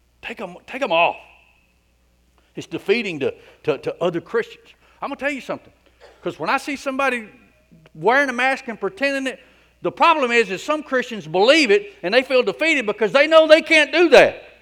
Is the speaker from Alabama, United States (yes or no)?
no; Rockmart, Georgia, United States; I remember growing up on Elm Street, Rockmart.